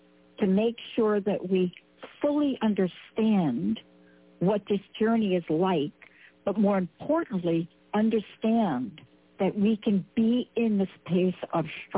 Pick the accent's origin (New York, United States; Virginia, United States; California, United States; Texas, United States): New York, United States; Bronx; You know, I'm a kid from the Bronx